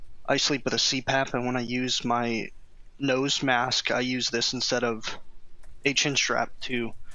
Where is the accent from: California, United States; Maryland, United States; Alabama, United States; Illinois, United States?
Illinois, United States; Chicago; I'm from Chicago. Listened to the podcast recently.